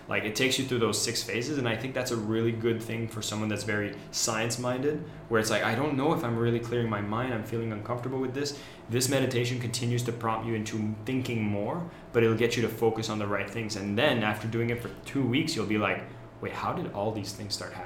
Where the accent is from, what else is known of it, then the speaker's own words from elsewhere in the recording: Canada; She's Brazilian, I'm Canadian. Canadians are naturally very emotionally limited